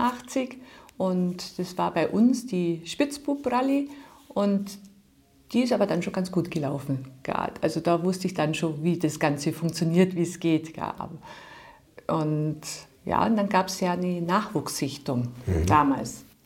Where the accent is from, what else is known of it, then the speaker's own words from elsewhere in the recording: Bad Bayersoien, Bavaria, Germany; aus Bad Bayersoen, wo ich herstamme